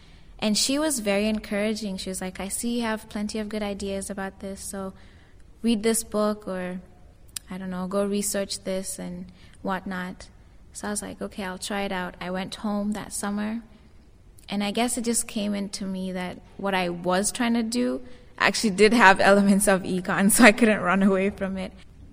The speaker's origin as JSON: {"language": "English", "region": "Nairobi", "country": "Kenya", "said": "I am from Nairobi, Kenya."}